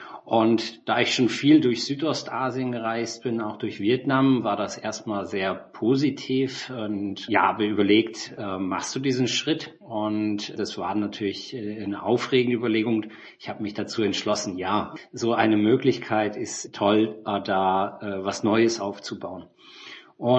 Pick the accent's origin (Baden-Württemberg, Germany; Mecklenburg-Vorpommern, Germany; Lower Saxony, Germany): Lower Saxony, Germany; moved away as an adult; now in Taiwan; Ich bin 1983 geboren in der Nähe von Hannover im Norden von Deutschland. Bin dort dann auch aufgewachsen, zur Schule gegangen und habe mein Studium begonnen